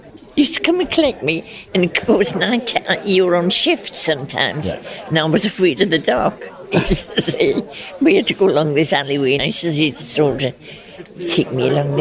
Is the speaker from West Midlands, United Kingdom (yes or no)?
no; Newcastle upon Tyne, North East England, United Kingdom; I come from Newcastle-on-Tyne.